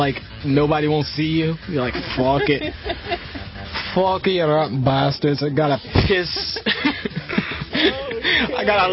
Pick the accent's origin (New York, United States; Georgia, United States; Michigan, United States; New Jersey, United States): New York, United States; I ain't from Texas. What the fuck I look like? I am a New Yorker, born and raised here.